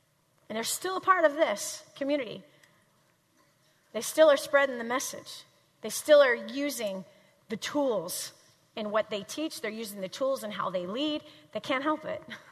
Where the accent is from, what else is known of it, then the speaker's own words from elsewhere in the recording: Midwest, United States; my mom's heavy, our all of our family, we're from Midwest. We're Midwesterners, we're heavy.